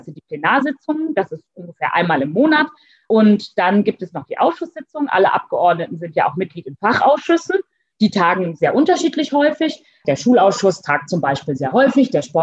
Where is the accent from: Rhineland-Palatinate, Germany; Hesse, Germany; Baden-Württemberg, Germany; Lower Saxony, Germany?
Lower Saxony, Germany; born there; Ich komme aus einer Region, wo die Frage atomarer Müll und Endlagerung eine große Rolle gespielt hat. Also ich komme gebürtig aus Niedersachsen.